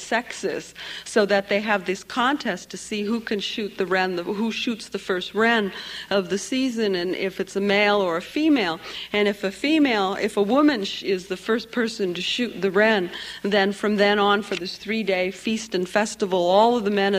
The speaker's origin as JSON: {"language": "English", "town": "Santa Barbara", "region": "California", "country": "United States", "said": "I come from the Chumash Nation in Santa Barbara, in California"}